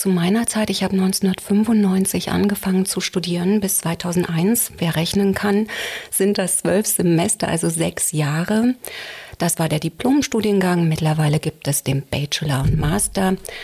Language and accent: German; Berlin, Germany; als Berlinerin, als kleines Berliner Mädchen im Prenzlauer Berg groß geworden